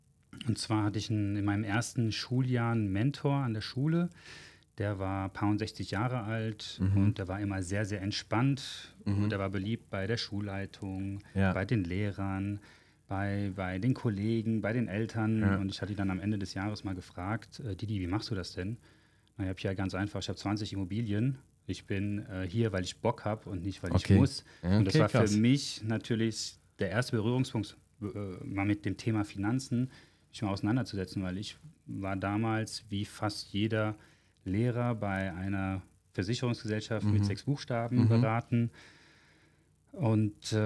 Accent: Mannheim, Baden-Württemberg, Germany; Nein, ich komme aus Mannheim, also gerade 20 Kilometer entfernt, gerade um die Ecke.

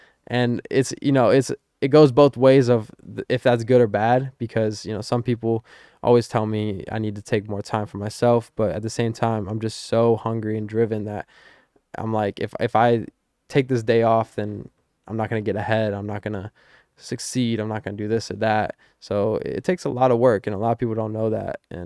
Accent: Stow, Ohio, United States; moved away as an adult; now in Los Angeles, United States; Stowe, Ohio. Yeah, I say Akron because that's what most

